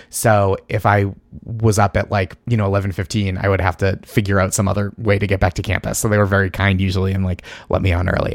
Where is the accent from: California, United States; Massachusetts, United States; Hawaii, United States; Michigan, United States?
Massachusetts, United States; Boston; I grew up just outside Boston in the suburbs, and I started doing stand-up between my freshman and sophomore year of college.